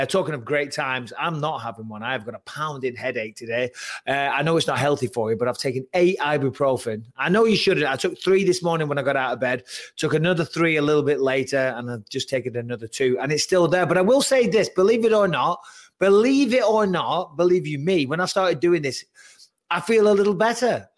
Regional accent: England, United Kingdom; now in California, United States; Because around here in California, because like growing up in England, I always had my dog off the lead.

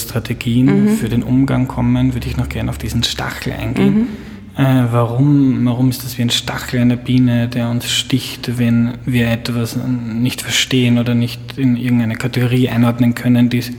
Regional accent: Lower Austria, Austria; Ich bin in Niederösterreich aufgewachsen.

